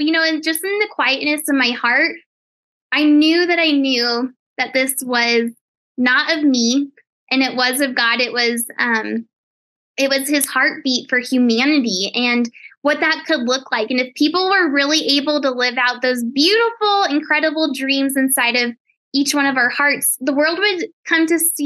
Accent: Colorado, United States; I am not in Canada, but I am in Colorado, and I actually was just born and raised in Colorado, and I just love it so much.

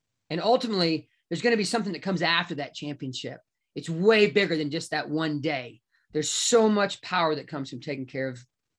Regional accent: Austin, Texas, United States; you're going to be coming to one in January here in Austin, my hometown.

